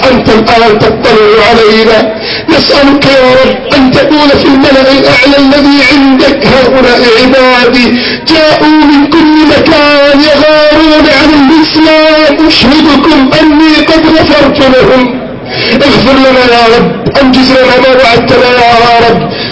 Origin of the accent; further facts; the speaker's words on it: Egypt; بلدنا مصر